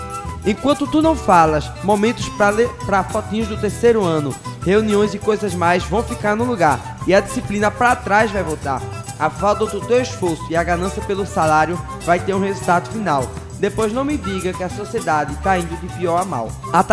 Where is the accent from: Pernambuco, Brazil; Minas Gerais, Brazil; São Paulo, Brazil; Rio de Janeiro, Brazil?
Pernambuco, Brazil; Passira; sou de Passira, Pernambuco.